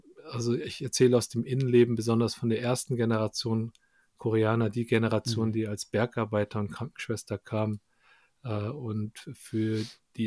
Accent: Krefeld, North Rhine-Westphalia, Germany; für mich als Spieler in meiner Heimatstadt in Krefeld, das war wirklich ein sehr besonderer Moment.

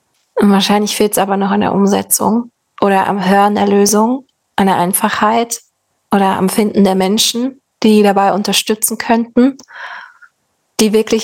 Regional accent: Saxony, Germany; Und bei uns in Sachsen ist es eben gerade so krass

